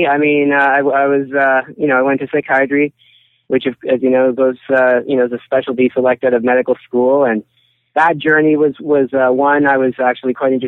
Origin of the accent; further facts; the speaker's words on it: Canada; born there; My parents are immigrants from Europe, and I was born in Canada.